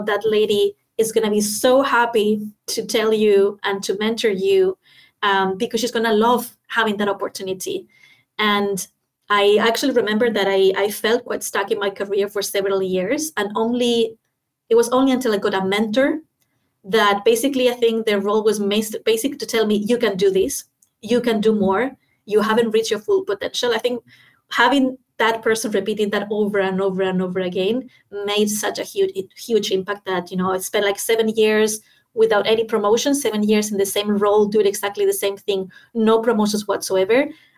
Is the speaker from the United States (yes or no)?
no; Canary Islands, Spain; English is a second language; I didn't grow up in a big city. I'm from Spain, but I was from the Canary Islands. So I was in a very small environment.